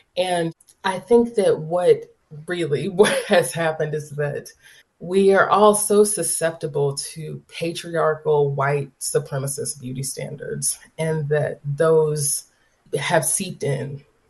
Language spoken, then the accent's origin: English; the South, United States; I grew up in the South. My mother is fat. My aunts are fat.